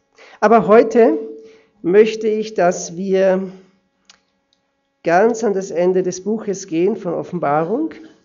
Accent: Austria; now in Switzerland; Ich bin aus der Schweiz, aber ich bin Österreicher, meine Frau ist Schweizerin. Wir wohnen seit 18 Jahren in der Schweiz. Wir haben 4 Kinder.

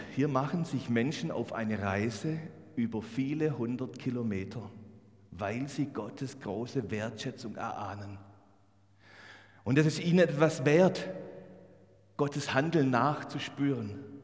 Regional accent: Baden-Württemberg, Germany; als echter Schwabe, der auf Leistung bedacht ist

